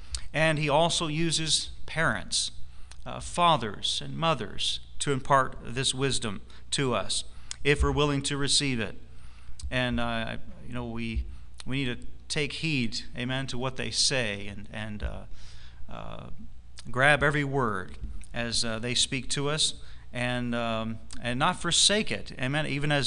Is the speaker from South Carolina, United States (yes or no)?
yes; Greenville, South Carolina, United States; that's where I grew up there in Greenville, South Carolina. My dad went to Bible college there.